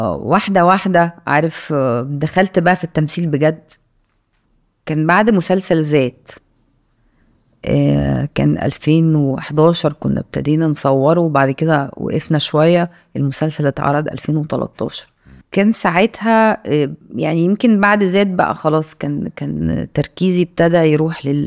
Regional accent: Alexandria, Alexandria Governorate, Egypt; born there; انا مولوده في اسكندريه بس بابايا من الشرقيه ومامتي روسيه.

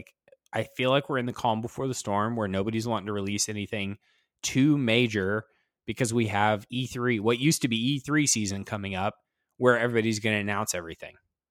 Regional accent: Indiana, United States; anyone that knows that we're from Indiana should know that it's Indianapolis 500 week

